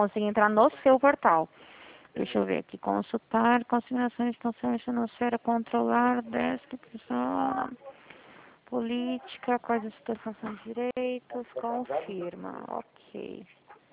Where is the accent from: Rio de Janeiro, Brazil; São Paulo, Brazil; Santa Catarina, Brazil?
São Paulo, Brazil; Dracena; Eu sou de Dracena, interior de São Paulo.